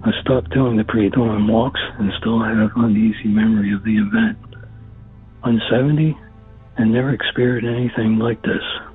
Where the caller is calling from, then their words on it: San Marcos, Texas, United States; Hello, I'm calling from San Marcos, Texas.